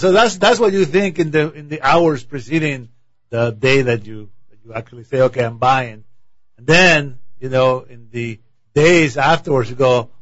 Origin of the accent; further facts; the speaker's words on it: Colombia; mostly local teams where I was growing up in Colombia, actually.